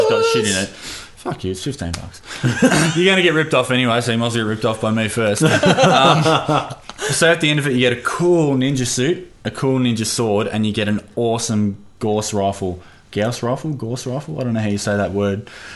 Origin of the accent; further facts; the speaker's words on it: Canada; I'm fucking Canadian.